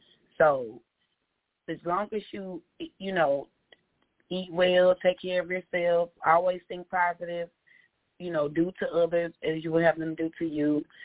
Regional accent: Mobile, Alabama, United States; I'm from Mobile, Alabama. I'm a country girl with a lot of funk.

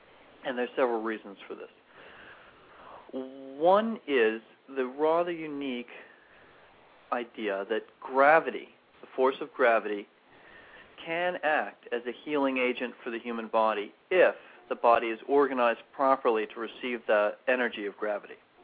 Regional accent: New York City, New York, United States; now in Gardner, United States; I live in Gardner, New York, which is pretty much midway between New York City and Albany. And I grew up in New York City.

